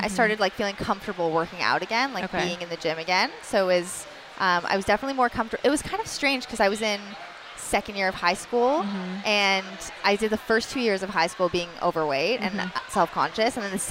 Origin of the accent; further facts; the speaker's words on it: Toronto, Ontario, Canada; I grew up in Toronto, Canada.